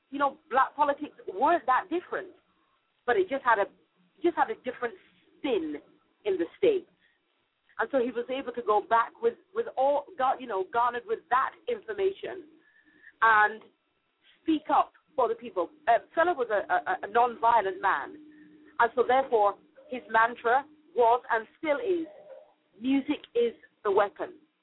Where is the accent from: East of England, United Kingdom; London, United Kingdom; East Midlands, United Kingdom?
London, United Kingdom; I'm from London myself.